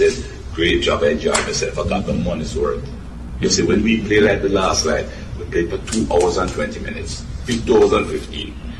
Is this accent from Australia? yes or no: no; Jamaica; You know, I'm from Jamaica, the singer is from Guyana, and the other one from Trinidad.